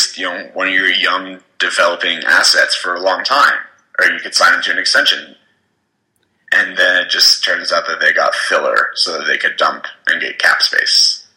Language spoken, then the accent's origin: English; Kansas City, Missouri, United States; I was born and raised in Kansas City, where we don't have the NBA, so I never had, like, a team.